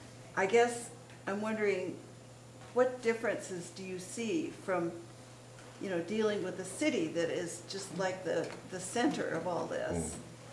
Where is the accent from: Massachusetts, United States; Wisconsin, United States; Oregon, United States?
Oregon, United States; We're from Oregon.